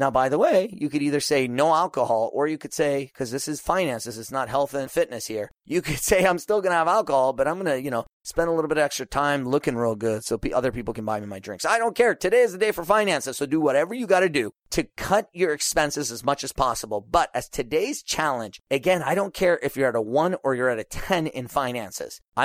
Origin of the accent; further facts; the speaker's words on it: California, United States; I'm from Orange County, and like, I don't see any Orange County people here.